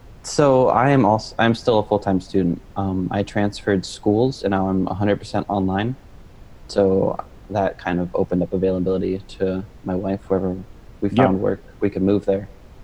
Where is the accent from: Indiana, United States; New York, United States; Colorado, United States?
Colorado, United States; moved away as an adult; also born or lived in St. Louis; now in Tacoma, United States; And I kind of grew up from like my teen years onward in Colorado, and that's where al